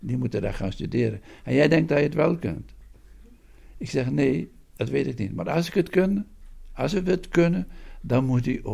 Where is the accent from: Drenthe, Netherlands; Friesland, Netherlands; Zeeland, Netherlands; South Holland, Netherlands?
Friesland, Netherlands; Bakhuizen; born there; ik ben geboren in Friesland, in Bakhuizen, en ik heb het eerste jaar van mijn leven gevaren als baby op een scootje, een zeilschip. Vader was schipper.